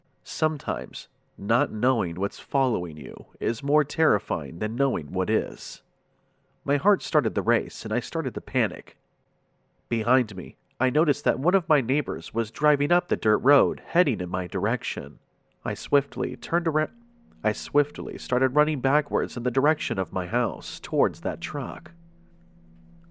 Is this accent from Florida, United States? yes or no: yes; Florida, United States; I am born and raised in Central Florida.